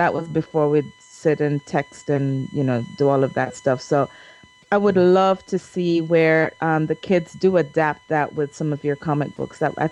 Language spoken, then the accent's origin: English; Jamaica; And I remember, you know, growing up in Jamaica